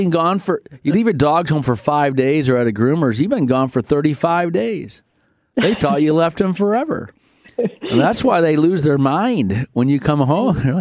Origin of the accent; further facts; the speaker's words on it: Michigan, United States; By the way, I'm from Michigan, and one of the reasons that, you know, you just kind of get in the car and go